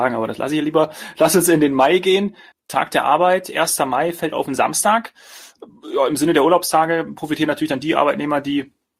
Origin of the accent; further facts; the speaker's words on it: Hesse, Germany; Also das kannte ich zum Beispiel bei uns in Hessen war das irgendwie nicht so